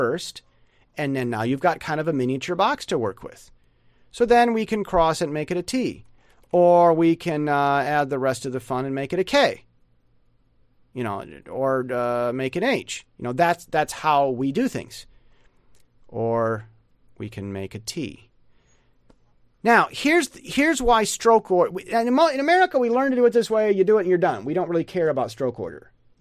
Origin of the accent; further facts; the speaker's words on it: United States; Now, as an American, I would want to draw this.